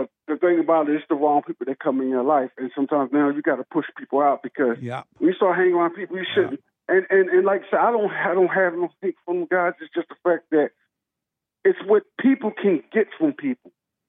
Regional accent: Philadelphia, Pennsylvania, United States; born there; So I'm a Philly guy. Well, I was born in Philly. I'm not a Philly guy like that.

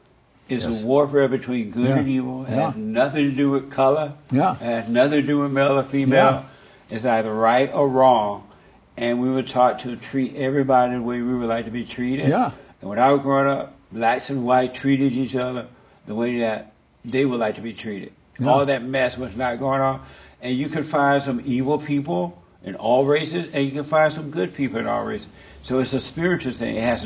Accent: Alabama, United States; I'm from Alabama. Grew up on a plantation. Grew up under Jim Crow laws.

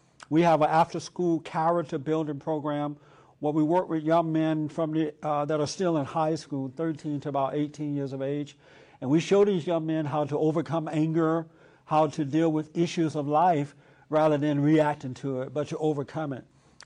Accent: Alabama, United States; I grew up in Alabama on a plantation, at a time when laws were against black folks.

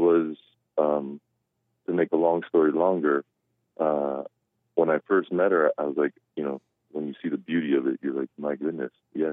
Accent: Hawaii, United States; I'm from Hawaii, and all my best friends are white

